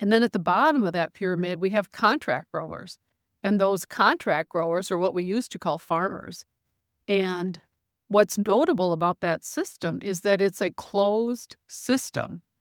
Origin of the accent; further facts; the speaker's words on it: Blooming Prairie, Minnesota, United States; including Hormel, which is just 15 miles south of my hometown of Blooming Prairie